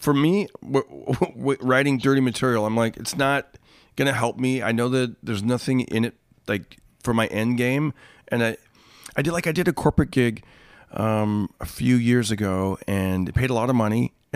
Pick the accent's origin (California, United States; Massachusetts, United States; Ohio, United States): California, United States; Fresno; now I do talk about myself growing up in Fresno in a Latino neighborhood